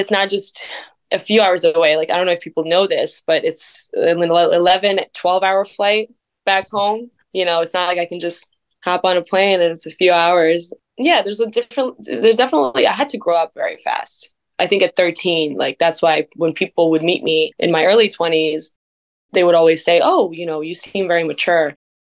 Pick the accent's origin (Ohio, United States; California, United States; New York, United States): New York, United States; And I'm such a New Yorker in every other way in my life and how I am.